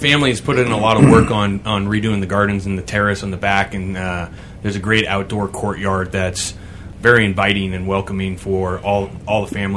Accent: Santa Rosa, California, United States; I was born and raised in Santa Rosa, you know, and so it was one of those things that I just kind of fell into it.

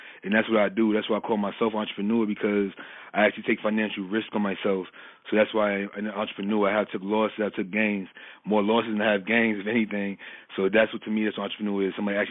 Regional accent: Brooklyn, New York, United States; Brooklyn, New York. I was the Water State till I was at least 17 years old, in and out, honestly.

